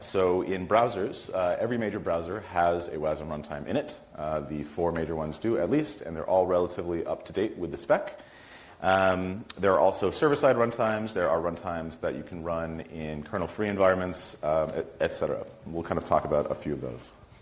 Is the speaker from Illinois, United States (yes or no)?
yes; Chicago, Illinois, United States; And I'm from Chicago, so in Chicago, I run the WebAssembly Chicago group.